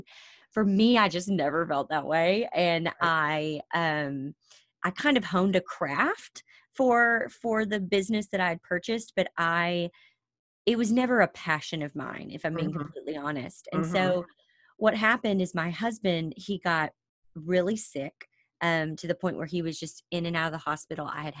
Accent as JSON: {"language": "English", "region": "Southern United States", "country": "United States", "tie": "born or raised there", "said": "And I think, you know, growing up in the South, I just thought, yeah, I'm going to get married, and I don't want to just be a stay-at-home mom."}